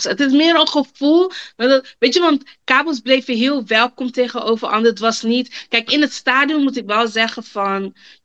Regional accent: Netherlands; born there; wij zijn natuurlijk meeste Cabo's, toch? Weet je, want we zijn in Nederland geboren. Weet je, je voelt je ook heel Nederlands, maar je weet dat je Cabo bent, dus je voelt je heel Cabo.

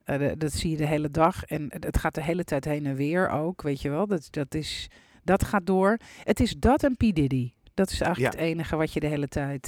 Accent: Netherlands; En wij als Nederlanders kennen dat helemaal niet.

